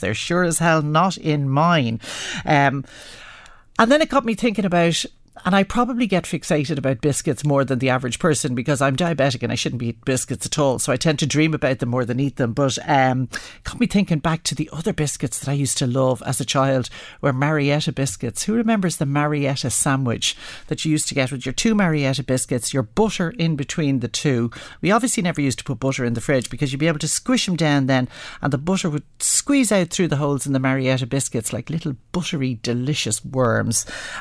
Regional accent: Dublin, Leinster, Ireland; And is it the same as we used to say, growing up in Dublin, a macaroon?

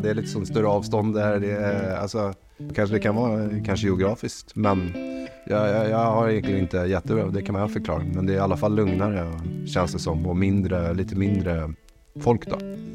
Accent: Sweden; Jag är svensk

